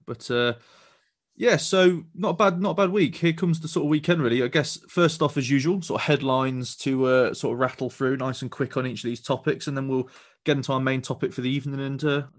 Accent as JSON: {"language": "English", "region": "England", "country": "United Kingdom", "said": "Obviously, with us being English men, this will obviously be our take on that game."}